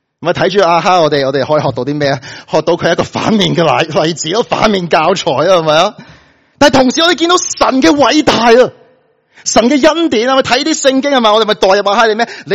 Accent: China; 但系我哋作为中国人，我哋都会明嘅嗬。

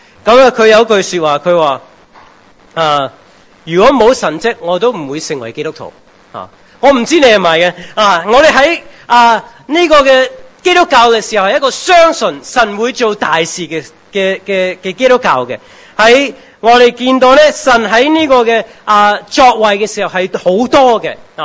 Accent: United States; 我系西人啊，我系美国人，但系我都传唔到英文字嘅啊！

